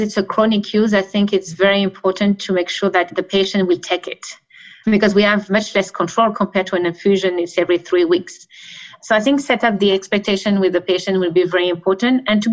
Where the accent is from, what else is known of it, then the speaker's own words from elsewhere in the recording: Canada; I'm very biased because I'm from Canada.